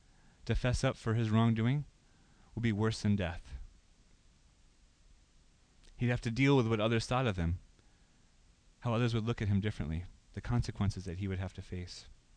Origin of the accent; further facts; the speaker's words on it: Omaha, Nebraska, United States; At the Presbyterian church that I grew up in Omaha